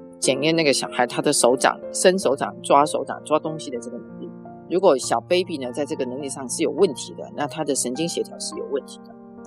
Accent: southern Taiwan, Taiwan; 因为我在台湾的南部长大，所以南部的天气呢，其实到了冬天有的时候你只需要穿个长袖

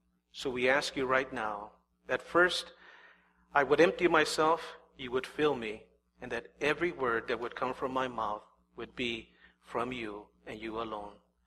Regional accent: Calexico, California, United States; We've been there for 35 years. I've been ministering there for 35 years, but I was born and raised in Calexico, so been there a little over 40 years.

